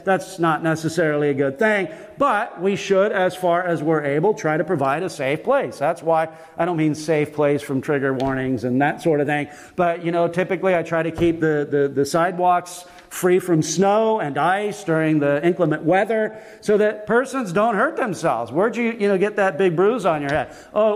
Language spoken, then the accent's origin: English; United States; Our minds, at least for me as an American